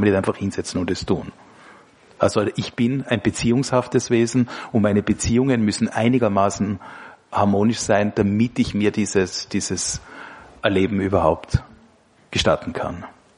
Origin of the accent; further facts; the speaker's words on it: Tyrol, Austria; Also zum Beispiel halt als Tiroler am Berg zu sitzen